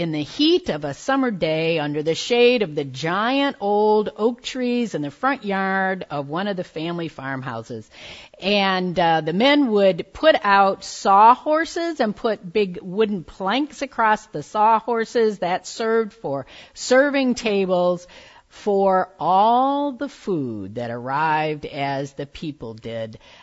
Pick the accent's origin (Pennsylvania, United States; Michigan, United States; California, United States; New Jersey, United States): Michigan, United States; I grew up outside of Detroit, Michigan, but summer vacation was a trip to Virginia, Central Virginia, where my mother was from